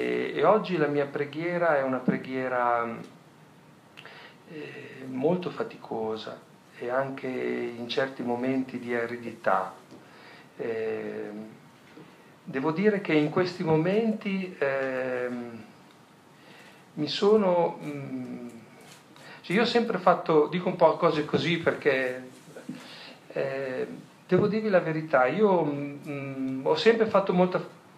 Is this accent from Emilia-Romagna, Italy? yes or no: yes; Bologna, Emilia-Romagna, Italy; vengo da Bologna.